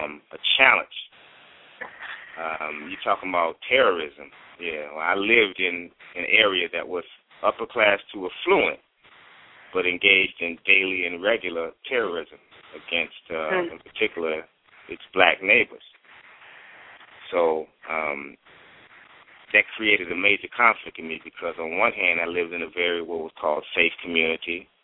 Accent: Chicago, Illinois, United States; also born or lived in Mississippi; now in Atlanta, United States; Yeah, so for me, okay … I'm here in Atlanta, Georgia, originally born and raised in Chicago, and I guess by way of Mississippi. I can't forget my Mississippi roots.

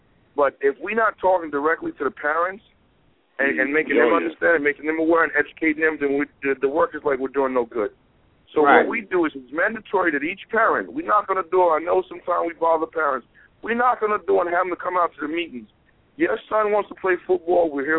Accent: North Carolina, United States; moved away as an adult; now in New York, United States; I come from North Carolina. I come down by Shelby and Charlotte. Gastonia and Hickory.

